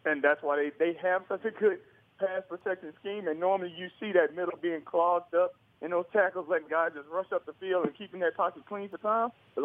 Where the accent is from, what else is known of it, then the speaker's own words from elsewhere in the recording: Houston, Texas, United States; Dog, I'm from Houston. I'm playing in California and Florida.